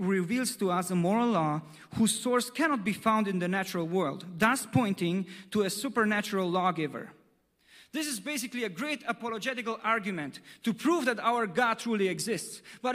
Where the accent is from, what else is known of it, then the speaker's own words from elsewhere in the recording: Germany; English is a second language; now in United States; I'm from Germany. So don't worry about me.